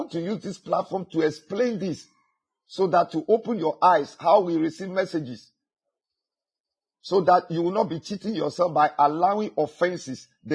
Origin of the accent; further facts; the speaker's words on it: Ghana; Let me now tell you about my own hometown. I will not mention. I'm from the Volta region. Now that part is called Oti. Oti region.